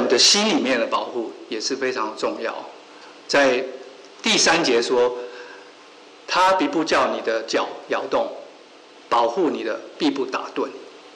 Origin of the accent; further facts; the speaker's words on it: Taiwan; moved away; 我从台湾来也是一样，回到台湾夏天的时候